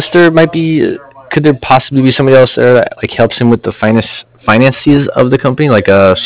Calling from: Cardiff, Wales, United Kingdom; Cardiff. It's a Cardiff, like Frank Frank.

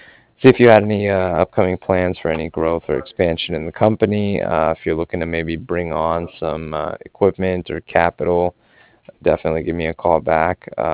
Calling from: Cardiff, Wales, United Kingdom; I was just calling from Cardiff

